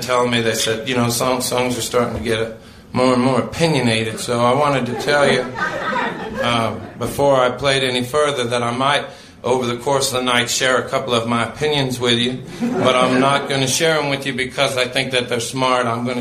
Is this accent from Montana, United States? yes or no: no; Portland, Oregon, United States; I come from Portland, Oregon, a band from my hometown, put out a song in the 60s